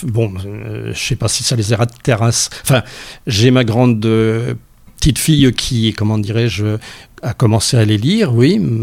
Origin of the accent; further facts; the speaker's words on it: Nantes, Pays de la Loire, France; born there; Je suis né à Nantes